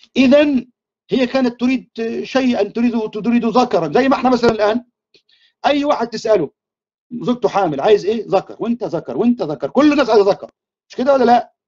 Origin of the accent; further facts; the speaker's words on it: Egypt; وفي مثل كده بيقولوه عندنا في الريف المصري